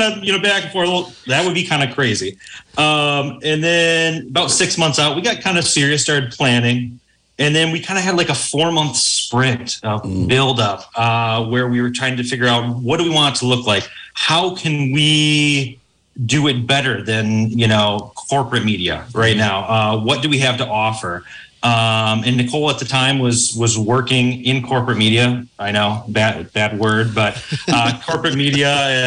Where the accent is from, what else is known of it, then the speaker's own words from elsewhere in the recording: Richland Center, Wisconsin, United States; Originally from the Richland Center area. I grew up in Richland Center, born Richland Center, moved in the fourth grade. Lots of my family is still in the area.